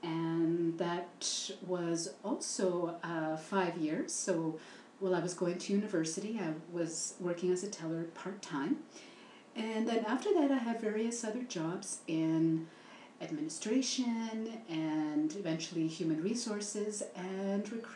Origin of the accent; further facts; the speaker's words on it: Calgary, Alberta, Canada; I was born and raised here in Calgary. I guess I'm one of the few people here that were actually born and raised in Calgary.